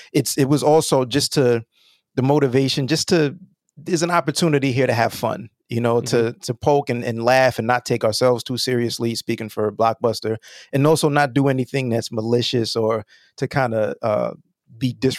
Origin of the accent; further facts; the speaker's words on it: Roosevelt, New York, United States; I'm from Roosevelt, New York, but there was one in Freeport, New York that was less than a mile away.